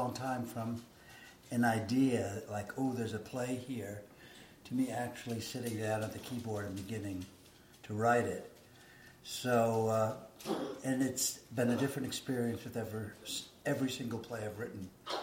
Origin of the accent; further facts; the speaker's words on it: Corpus Christi, Texas, United States; I didn't see very much of it growing up in Corpus Christi, Texas.